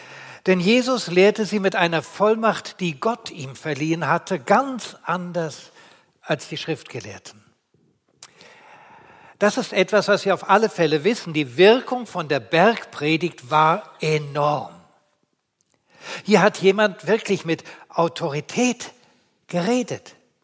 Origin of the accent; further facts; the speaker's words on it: Berlin, Germany; born there; Meine Geburtsstadt ist Berlin und Berlin ist auf Sand gebaut.